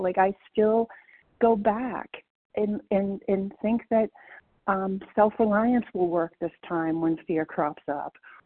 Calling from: Colorado, United States; Good morning, everybody. … in Colorado.

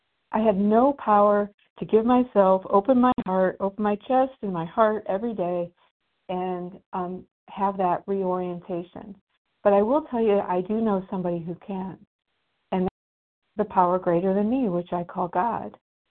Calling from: Indiana, United States; I'm calling from Indiana.

